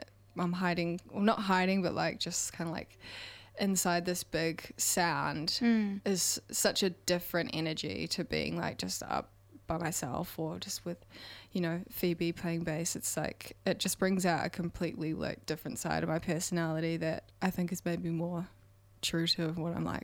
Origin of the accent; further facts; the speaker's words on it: Nelson, New Zealand; And I mean, I'm from Nelson, so it'll be cool to play there.